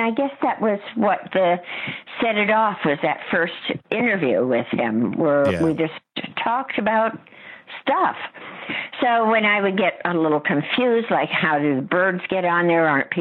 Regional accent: Bristol, South West England, United Kingdom; he found out I was from Bristol

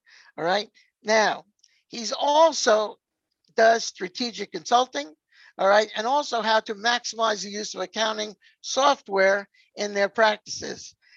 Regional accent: New York, United States; Luckily, you know, I grew up in the New York area. We don't have accents.

